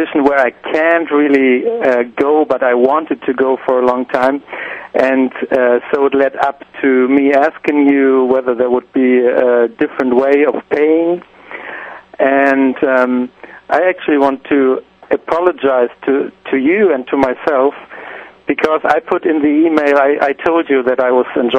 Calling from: Germany; From Germany.

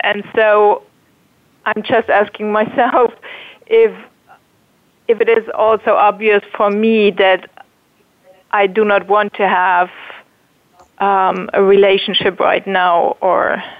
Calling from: Hamburg, Germany; Hello, Ariel. Hello, Shaya. I'm calling in from Hamburg, Germany.

